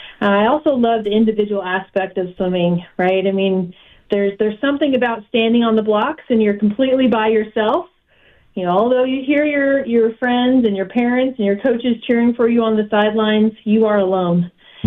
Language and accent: English; Tucson, Arizona, United States; Well, you know, growing up in Tucson, and you know, I've been blessed with a very sports-oriented family.